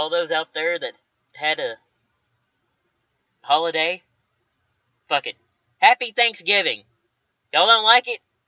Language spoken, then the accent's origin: English; Texas, United States; I'm from Texas and I'm in America.